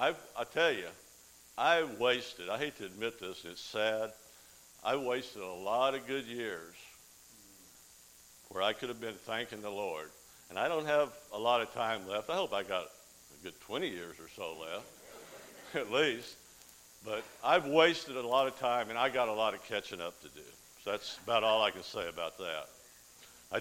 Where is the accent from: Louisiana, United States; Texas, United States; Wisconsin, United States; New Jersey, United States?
Texas, United States; I started thinking back to when I grew up in West Texas and Mama took us to church.